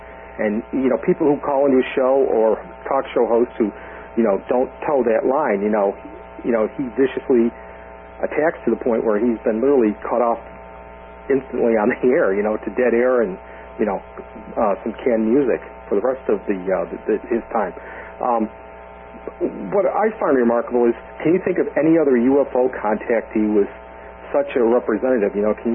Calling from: New York, United States; from New York.

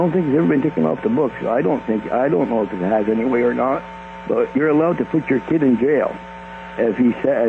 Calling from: Quebec, Canada; from Quebec.

